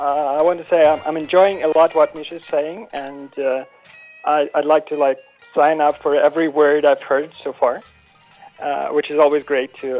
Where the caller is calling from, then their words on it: Saint Petersburg, Russia; It's another call from overseas. I'm actually calling from St. Petersburg, Russia.